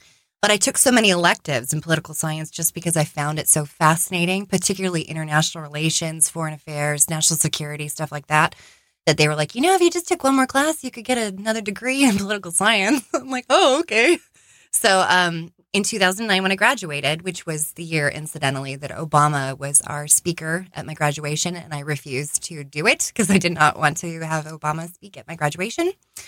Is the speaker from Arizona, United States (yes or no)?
yes; Arizona, United States; I am born and raised in Arizona. I'm 37.